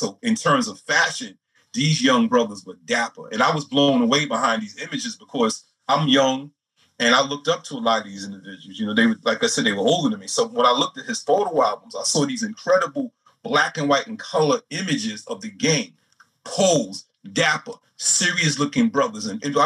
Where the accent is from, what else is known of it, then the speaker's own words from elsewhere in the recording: Brooklyn, New York, United States; You know, I was born and raised in Brooklyn.